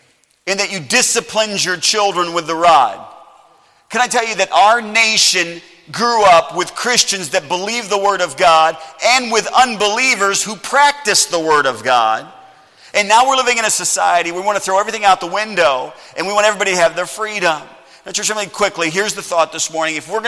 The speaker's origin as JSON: {"language": "English", "country": "United States", "said": "And listen, I'm glad I'm an American this morning."}